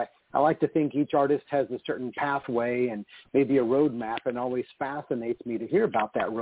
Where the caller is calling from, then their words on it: Los Angeles, California, United States; I'm calling from Los Angeles.